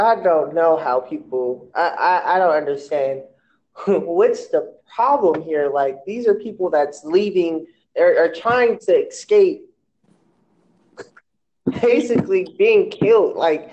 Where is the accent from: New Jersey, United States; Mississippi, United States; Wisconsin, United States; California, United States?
California, United States; Los Angeles; I'm like, yes, I am from Los Angeles, California. Yes, I'm African American, black, whatever you want to call it.